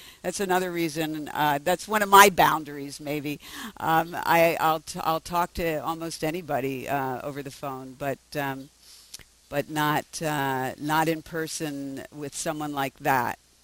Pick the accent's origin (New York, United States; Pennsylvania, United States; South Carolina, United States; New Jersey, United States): Pennsylvania, United States; Philadelphia; I grew up in Philadelphia, so we had a lot of snow.